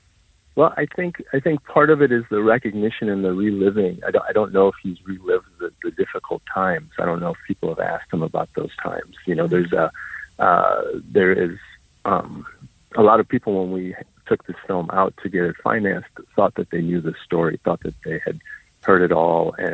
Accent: Iran; now in United States; I was going to also just take it back because I'm from Iran. I'm an immigrant. I came to the United States from Iran

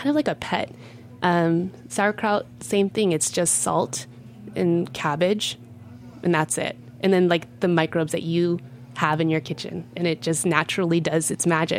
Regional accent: Texas, United States; now in Brooklyn, United States; I come from Texas. I grew up eating barbecue. So I was like, fine, if I can't get good barbecue in New York, I'll make it myself.

